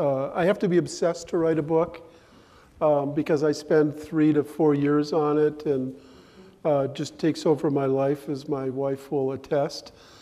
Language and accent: English; Detroit, Michigan, United States; born there; I was born in Detroit.